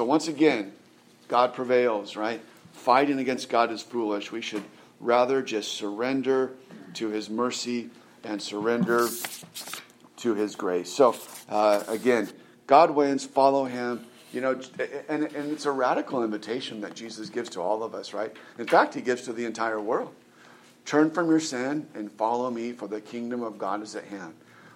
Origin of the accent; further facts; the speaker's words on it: California, United States; So, you know, we're from California. We've seen a lot of earthquakes.